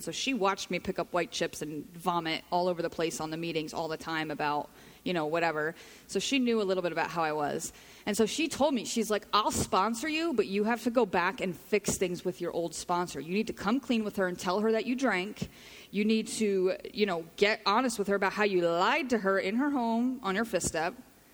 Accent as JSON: {"language": "English", "region": "New Jersey", "country": "United States", "said": "I say Natty Ice because I'm from Jersey."}